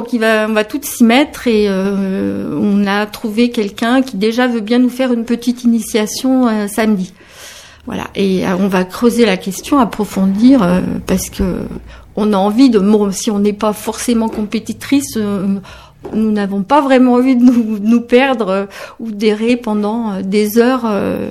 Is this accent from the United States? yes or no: no; Brittany, France; dans l'agglomération briochine, puisque nous sommes soit de Saint-Brieuc, Pordic, Trégueux et Plédan. C'est tout près, c'est très local.